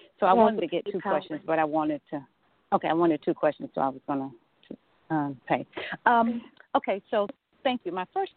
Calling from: Atlanta, Georgia, United States; I'm sorry … I'm calling from Atlanta, Georgia.

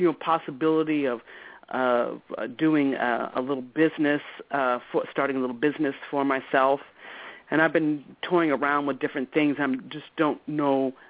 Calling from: Chicago, Illinois, United States; I'm in Chicago.

